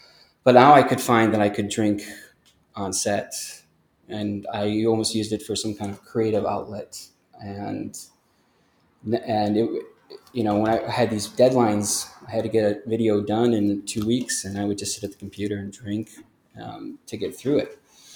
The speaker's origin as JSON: {"language": "English", "region": "Wisconsin", "country": "United States", "tie": "born or raised there", "said": "I'm the oldest of six kids. I grew up in Wisconsin and had a fairly normal, I guess, childhood."}